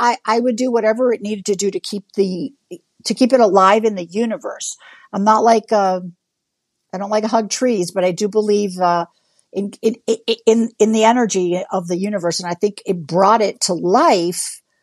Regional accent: Venezuela; English is a second language; moved away; not only did they not speak English, of which I can relate because I'm from Venezuela. When I came here, I didn't speak English either

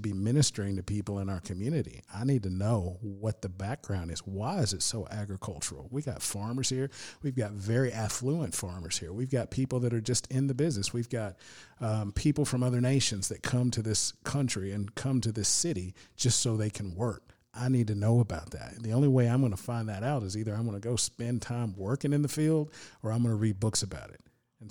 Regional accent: Tennessee, United States; now in Hopkinsville, United States; I mean, I'm from Tennessee. I'm a good old Tennessee country boy from the river and West Tennessee.

